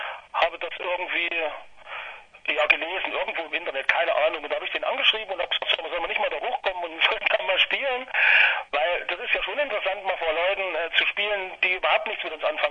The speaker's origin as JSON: {"language": "German", "town": "Friedrichsroda", "region": "Thuringia", "country": "Germany", "tie": "born there", "said": "Also ich kann sagen, ich bin zwar zugezogen, aber ich bin in Friedrichsroda geboren. Also muss ich schon sagen, dass ich da Einheimischer bin irgendwie."}